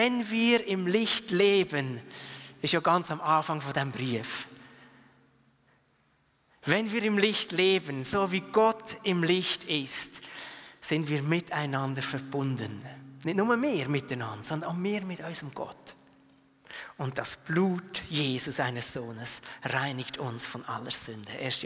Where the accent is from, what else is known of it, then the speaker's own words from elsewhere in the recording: Biel, Bern, Switzerland; Ich bin in Biel aufgewachsen, wochenlang Nebel.